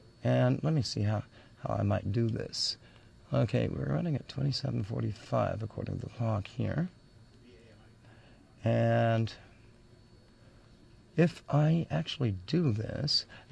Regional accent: the South, United States; now in New York, United States; I am from the South. I've seen a different kind of racism than you know in New York. And I've seen the same kind of racism here in New York.

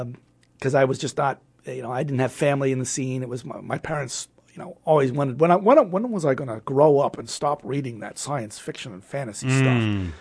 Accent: New York City, New York, United States; I was growing up in New York City.

